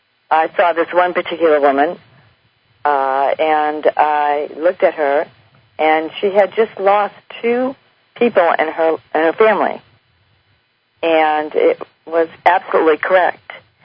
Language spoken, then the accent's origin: English; Boston, Massachusetts, United States; also born or lived in California; because I am from Boston, Massachusetts, okay?